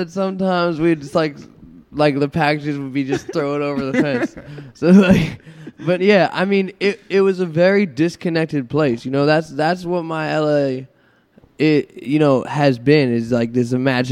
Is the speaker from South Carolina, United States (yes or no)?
no; Pittsburgh, Pennsylvania, United States; I'm from Pittsburgh. I need rain.